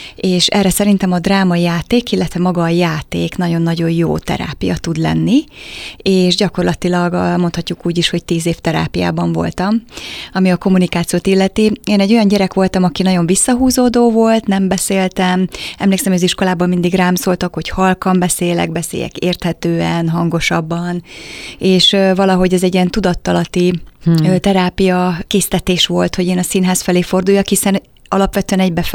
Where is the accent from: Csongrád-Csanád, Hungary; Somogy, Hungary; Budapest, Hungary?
Somogy, Hungary; Kaposvár; Az útnak az eleje a nulladik kilométer kő, talán így lehet mondani, a Kaposvár. Ott születtem, kaposvári születésű vagyok